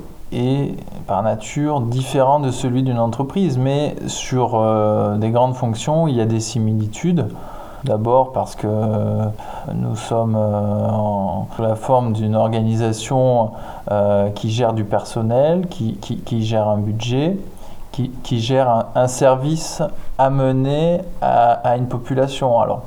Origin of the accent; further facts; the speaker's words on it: Nouvelle-Aquitaine, France; je suis originaire de Dordogne et donc j'ai beaucoup de famille sur l'agglomération périgourdine et en Dordogne.